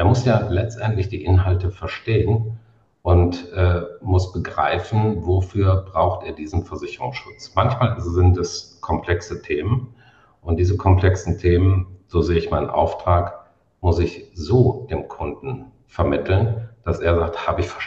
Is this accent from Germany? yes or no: yes; Rhineland, Germany; Das ist für mich jetzt als Rheinländer sowieso eine, ja, ich sag mal, vielleicht sehr typisch. Die Rheinländer sind etwas direkt.